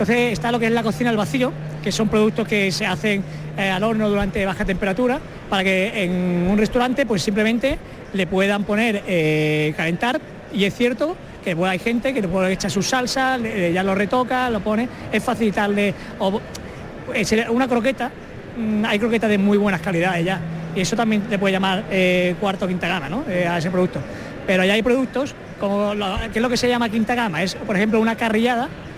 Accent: Málaga, Andalusia, Spain; soy de Piquín Málaga

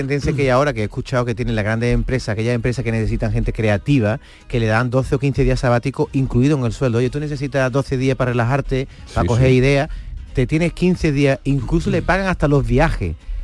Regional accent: Seville, Andalusia, Spain; soy sevillano, vivo en Sevilla. Yo huyo siempre de la ciudad y vivo en los pueblos.

